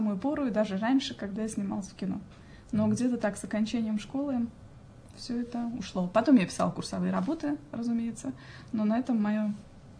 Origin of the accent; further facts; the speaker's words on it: Russia; moved away; еще до того, как я уехала из России, я занималась тем, что я рисовала одежду.